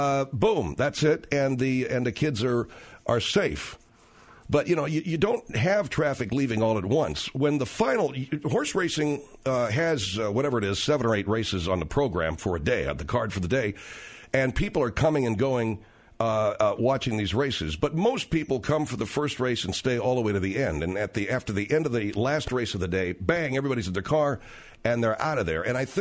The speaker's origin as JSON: {"language": "English", "town": "Arcadia", "region": "California", "country": "United States", "tie": "born or raised there", "said": "Now, I was born and raised in Arcadia, California."}